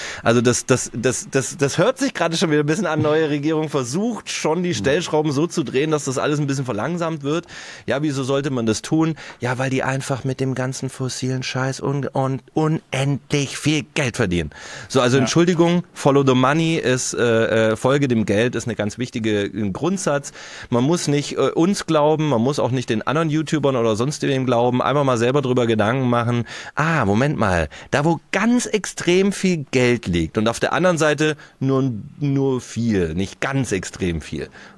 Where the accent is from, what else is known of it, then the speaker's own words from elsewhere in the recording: Baden-Württemberg, Germany; Also ich komme ja aus Baden-Württemberg